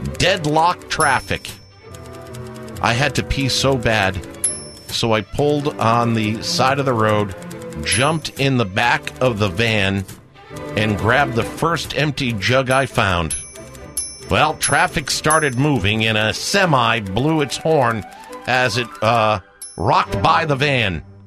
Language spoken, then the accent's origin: English; Fort Myers, Florida, United States; I'm from Fort Myers.